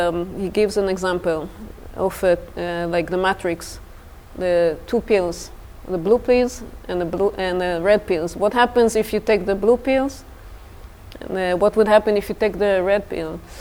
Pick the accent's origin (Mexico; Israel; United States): Israel; I had in my imagination for years growing up in Israel that this is the perfect society to live